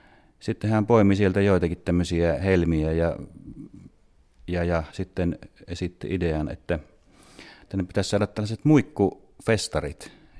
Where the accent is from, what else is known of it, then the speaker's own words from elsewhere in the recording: Pyhäselkä, North Karelia, Finland; Minä olen ihan maalaispoika henkeä ja vereen. Olen lähtöisin tuolta Joensuun läheltä Pyhäselästä, Reijolasta.